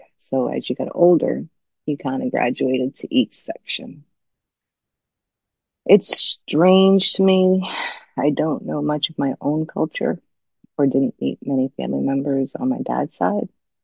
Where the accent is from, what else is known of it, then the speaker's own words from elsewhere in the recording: New Bedford, Massachusetts, United States; born there; I was born in Massachusetts in a coastal city called New Bedford. It was a very diverse neighborhood made up of many cultures.